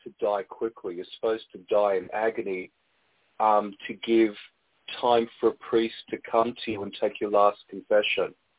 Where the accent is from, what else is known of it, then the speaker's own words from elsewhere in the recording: Australia; born there; because I was born in Australia, we would celebrate my birthday